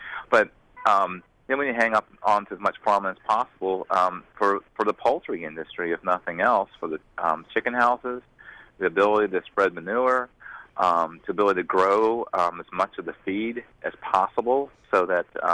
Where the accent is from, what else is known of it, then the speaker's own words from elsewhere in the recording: Maryland, United States; I was born and raised in Wicomico County.